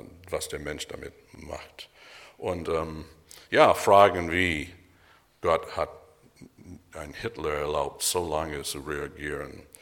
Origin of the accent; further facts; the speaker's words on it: Michigan, United States; als Teenager bin ich aufgewachsen in Bundesstaat Michigan, am Michigansee